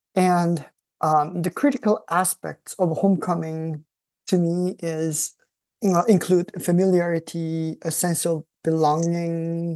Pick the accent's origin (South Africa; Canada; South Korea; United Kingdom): South Korea; Seoul; English is a second language; now in San Diego, United States; my cross-Pacific move from my hometown Seoul, South Korea, to the U.S. And even in the U.S., I resettled a few times in four different states in 13 years.